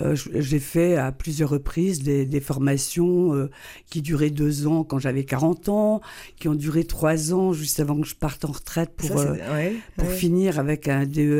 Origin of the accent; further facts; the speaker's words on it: Brest, Brittany, France; je vais quand même dire deux secondes un mot de Brest, parce que c'est ma ville natale dont je suis fière.